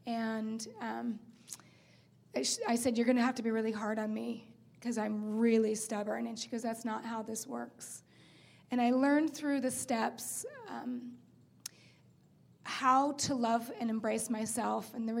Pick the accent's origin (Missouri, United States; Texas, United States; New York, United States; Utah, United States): Utah, United States; I'm a beautiful daughter of God. I'm from Utah and started this program on February 23rd, 2009.